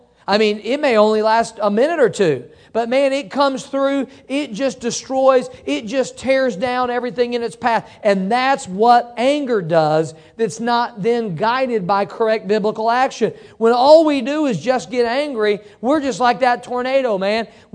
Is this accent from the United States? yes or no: yes; Missouri, United States; I was born and raised in Missouri, and I know right where Joplin is, been there.